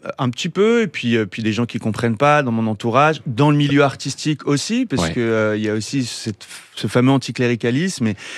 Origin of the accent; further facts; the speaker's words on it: France; je vis en France, je suis français.